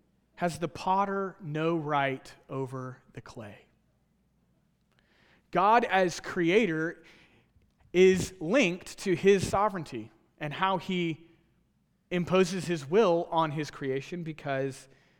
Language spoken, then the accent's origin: English; Texas, United States; Many of you know that I'm from Texas.